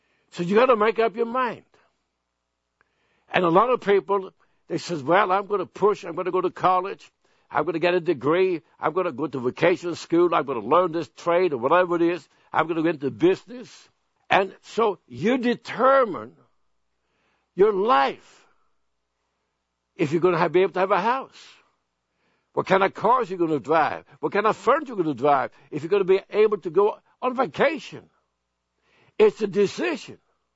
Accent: Sweden; something that happened in my hometown in Sweden before I was born.

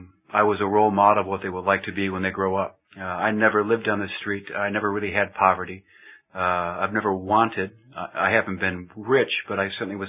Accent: Illinois, United States; also born or lived in Washington, D.C.; Well, I was born in 55 in Washington, D.C. I was raised in the suburbs of Chicago. I went to college in Illinois

